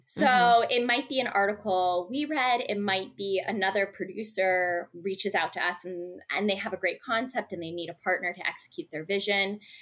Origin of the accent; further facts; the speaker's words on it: East Coast, United States; now in New York, United States; Because I'm from the East Coast, I opted to go to New York. So I come to New York.